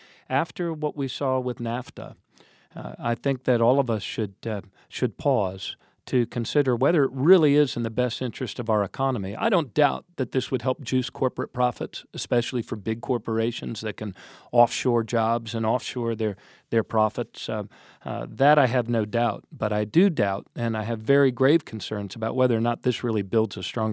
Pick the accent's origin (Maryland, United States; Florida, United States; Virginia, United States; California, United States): Maryland, United States; Look, I'm from Maryland. Right in the center of our state is the Port of Baltimore.